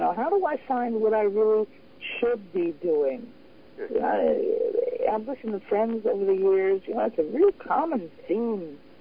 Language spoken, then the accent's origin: English; Arizona, United States; now in New Orleans, United States; originally I came from Arizona, the southwestern desert, and now I live in New Orleans.